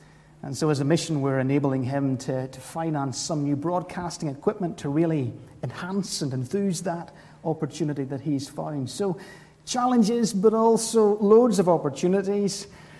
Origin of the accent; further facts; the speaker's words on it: Cookstown, Northern Ireland, United Kingdom; now in Ballymoney, United Kingdom; Originally, I'm from Cookstown, but been living in Ballymoney for almost 20 years.